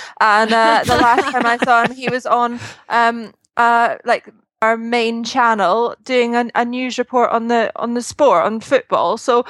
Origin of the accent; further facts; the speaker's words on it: Scotland, United Kingdom; so I'm from the East Coast, so it's maybe not as harsh